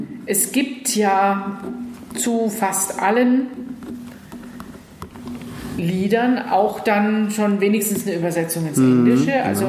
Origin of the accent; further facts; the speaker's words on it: West Germany, Germany; Ich bin im Westen groß geworden.